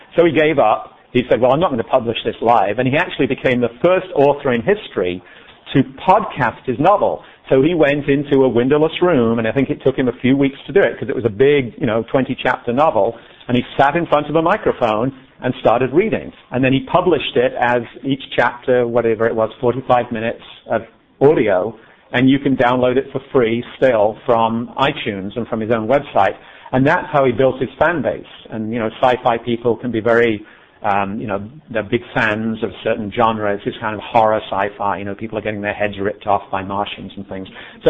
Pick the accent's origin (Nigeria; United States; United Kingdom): United Kingdom; England; I grew up in England